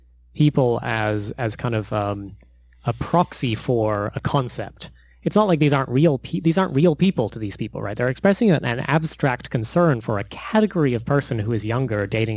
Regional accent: New Zealand; now in United States; so I was raised in New Zealand, but I'm also an American citizen.

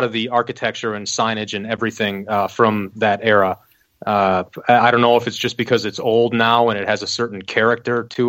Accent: West Allis, Wisconsin, United States; aside from the fact that it's my hometown, is that I feel like what happened to West Allis happened to so many other small towns and cities around the country.

